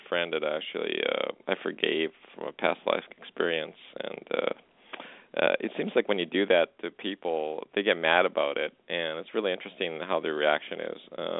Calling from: Alberta, Canada; I'm in Alberta.

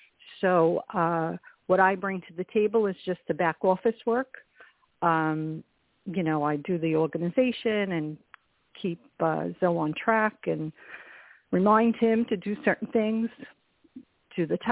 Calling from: Long Beach, California, United States; I'm calling from Long Beach.

